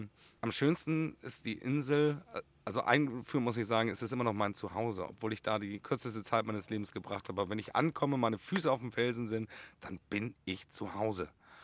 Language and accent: German; Helgoland, Schleswig-Holstein, Germany; Also habe ich einen großen Teil meiner Kindheit auf Helgoland verbracht.